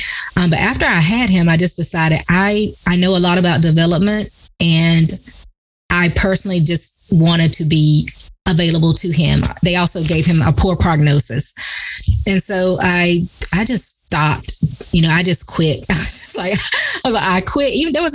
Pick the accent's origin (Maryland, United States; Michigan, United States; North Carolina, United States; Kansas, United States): North Carolina, United States; Dudley; I am from born and raised in Dudley, North Carolina, very small town, rural area. I tell many people I grew up in poverty.